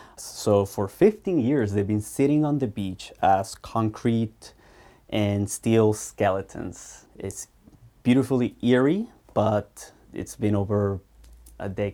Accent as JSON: {"language": "English", "town": "San Diego", "region": "California", "country": "United States", "said": "I am from San Diego, from Baja, from the border, so these are buildings that I feel attached to, as it is."}